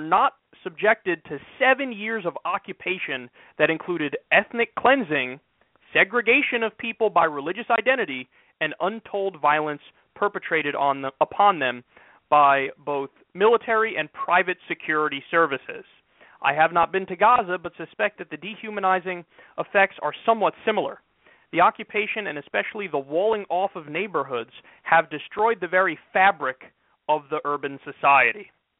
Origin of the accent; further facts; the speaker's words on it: United States; I'm an American. I'm embarrassed by this.